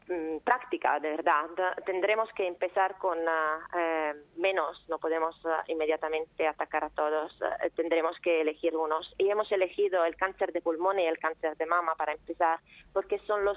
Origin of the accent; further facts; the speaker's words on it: Italy; Spanish is a second language; now in Spain; Casi 8 años, yo soy italiana